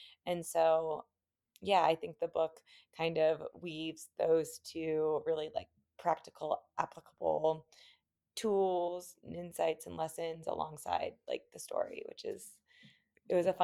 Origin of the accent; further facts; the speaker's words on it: Durango, Colorado, United States; now in Denver, United States; So I'm living in Denver, Colorado. We actually just moved to a neighborhood that is legitimately right next to the university where Ian and I met. So it's been a fun synchronicity. But I grew up in Durango, Colorado